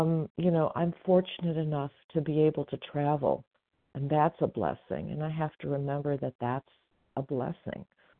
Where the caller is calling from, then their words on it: California, United States; I'm calling in from the Sierra Nevada foothills in Northern California.